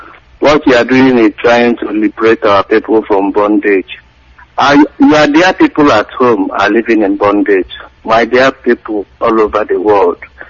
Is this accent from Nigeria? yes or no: yes; Anambra, Nigeria; from Anambra State.